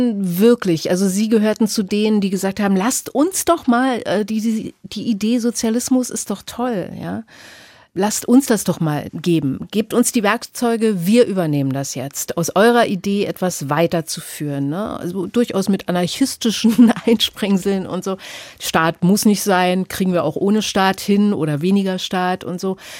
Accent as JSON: {"language": "German", "town": "East Berlin", "region": "Berlin", "country": "Germany", "said": "Und es ist für mich aber trotzdem sehr viel stärker Ost-Berlin meine Heimat, wenn ich von Heimat sprechen kann."}